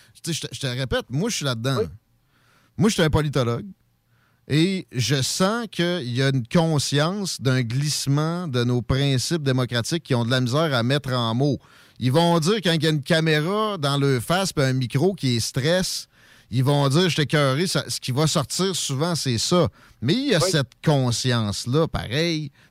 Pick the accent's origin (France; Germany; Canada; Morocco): Canada; Quebec; Moi, je suis un Canadien français, puis j'ai pas peur de le dire, OK? Par contre, Mon origine est complexe à mettre en mots maintenant parce que là, je suis un Québécois.